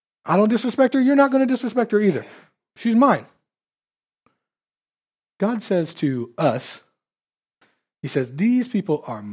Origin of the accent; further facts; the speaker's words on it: Keokuk, Iowa, United States; I was born in Keokuk, Iowa. I went to school here.